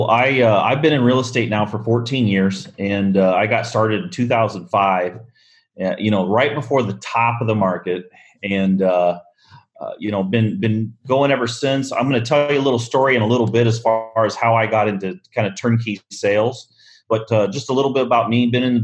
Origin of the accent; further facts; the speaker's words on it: Quad Cities, United States; also born or lived in Michigan / St. Louis / Scottsdale, Arizona; Now, I grew up in the Quad Cities. My parents are from the Quad Cities. So I have moved around a little bit. I lived in Michigan for a while. I lived in St. Louis for a while. I lived in Scottsdale, Arizona for a while.